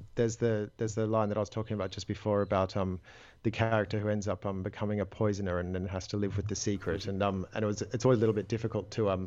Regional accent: Australia; So growing up in Australia, I did a lot of sailing as a child.

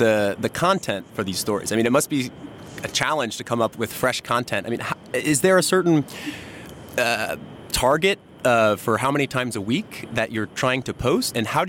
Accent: United States; now in Denmark; I'm an American citizen, but I'm living in Denmark

